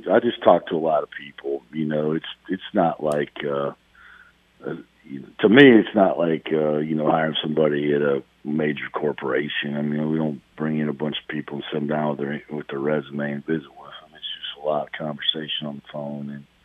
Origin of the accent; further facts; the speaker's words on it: Midwest, United States; I grew up in the Midwest, too, you know, where you think I have been around hockey. I mean, it is frigid up there.